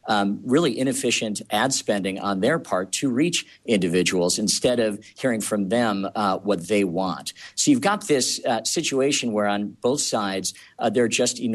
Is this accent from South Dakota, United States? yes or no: no; Chicago, Illinois, United States; And Evan, I'm actually from the Chicago area myself